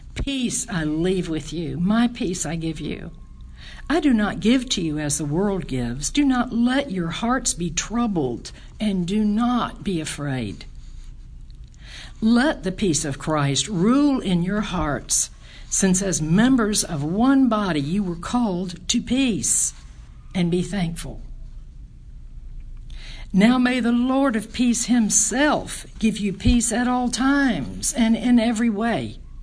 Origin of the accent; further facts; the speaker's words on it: the South, United States; accent: southern; My southern accent, the whole thing, I'm all over the map.